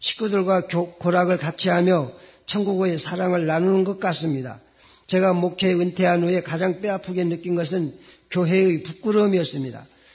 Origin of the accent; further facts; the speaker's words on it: North Jeolla, South Korea; 저는 강 목사님의 처음 목회지인 정읍소성 기린교회 옆 동네에서 태어나고 거기서 20대까지 살았습니다.